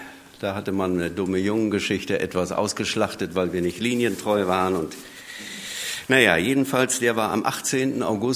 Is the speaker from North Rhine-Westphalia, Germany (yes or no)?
no; Falkensee, Brandenburg, Germany; ich bin am Stadtrand Berlins aufgewachsen. Das war im Westen von Berlin, aber schon wieder Osten, nicht? Also wer damals die Grenze kennt, der weiß das. Das größte Dorf Europas, Falkensee. Schönes Dörfchen mit 38.000 Einwohnern damals.